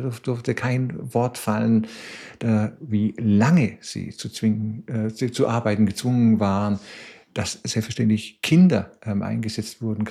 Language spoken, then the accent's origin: German; West Germany, Germany; now in Chemnitz, Germany; ich lebe in Chemnitz. Ich bin eine ganze Weile schon Chemnitzer. Ich komme aus dem Westen. Ich kam aus dem Westen nach Chemnitz, kurz nach der Wende.